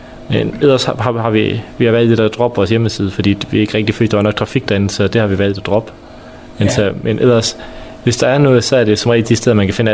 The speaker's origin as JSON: {"language": "Danish", "town": "Frederikshavn", "region": "North Denmark Region", "country": "Denmark", "tie": "born or raised there", "said": "jeg er jo født og opvokset i Frederikshavn, men jeg fandt så en kæreste, der boede i Jørgen, og jeg flyttede så hjem til hende."}